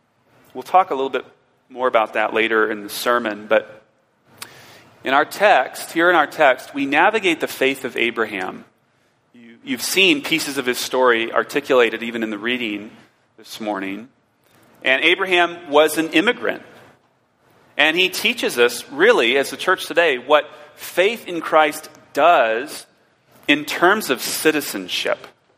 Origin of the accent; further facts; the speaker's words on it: Iowa, United States; also born or lived in Minnesota; now in Phoenix, United States; You know, I grew up in the Midwest, in Iowa and Minnesota, and transplanted down here back in 2008.